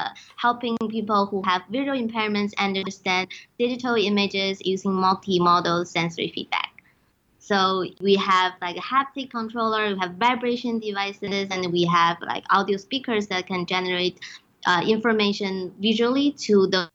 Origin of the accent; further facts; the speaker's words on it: China; English is a second language; now in United States; I'm a PhD candidate at the School of Industrial Engineering of Purdue University, and I'm from China.